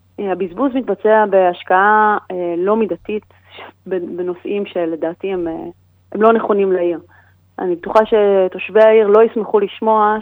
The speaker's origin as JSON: {"language": "Hebrew", "town": "Kfar Saba", "region": "Central District", "country": "Israel", "tie": "born or raised there", "said": "כשאני הייתי בתיכון בכפר סבא, הייתה בגודל של 90,000 איש."}